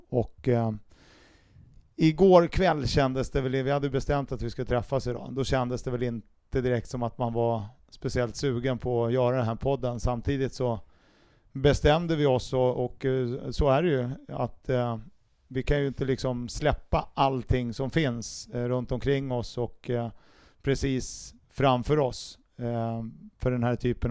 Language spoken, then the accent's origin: Swedish; Stockholm, Stockholm County, Sweden; Jag är ju också stockholmare